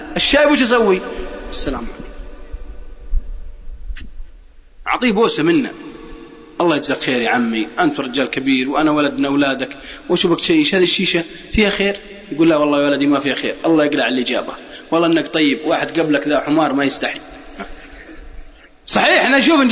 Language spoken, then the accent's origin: Arabic; Al-Qassim, Saudi Arabia; والله أني أعرف ناس عندنا في القصيم